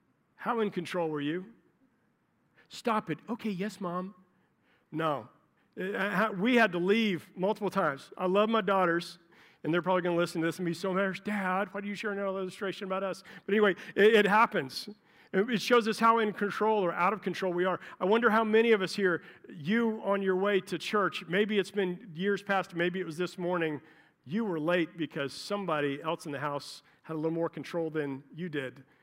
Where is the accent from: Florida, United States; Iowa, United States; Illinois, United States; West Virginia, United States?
Florida, United States; My bride and I moved here back in 1991, a long time ago. I'm from Florida.